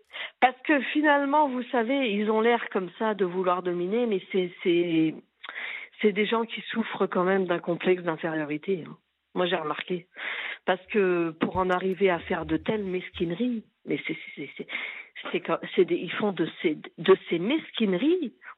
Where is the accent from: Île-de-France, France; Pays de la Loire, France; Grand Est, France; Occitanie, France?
Île-de-France, France; Paris